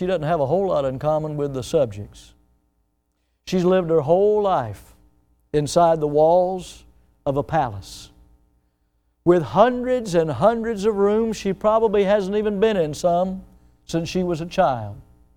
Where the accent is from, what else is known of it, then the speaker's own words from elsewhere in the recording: Florida, United States; Where are you from? I'm from Florida. You know, I'd be out of place.